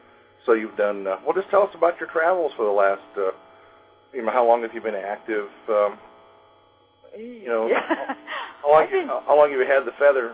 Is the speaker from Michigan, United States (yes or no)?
no; Santa Monica, California, United States; also born or lived in Newport Beach; Well, I basically grew up from second, third, fourth, fifth grade in Santa Monica.